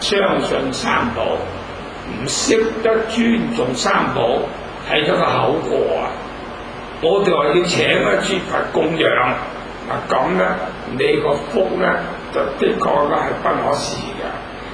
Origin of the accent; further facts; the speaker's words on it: Zhongshan, Guangdong, China; 奇问咯，我系中山人，佢用一口中山话